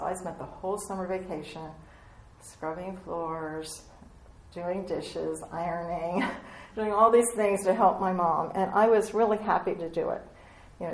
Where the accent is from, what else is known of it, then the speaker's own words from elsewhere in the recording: Baltimore, Maryland, United States; born there; And so I was born in 1950 in Baltimore, Maryland, which means I will have my 70th birthday this summer.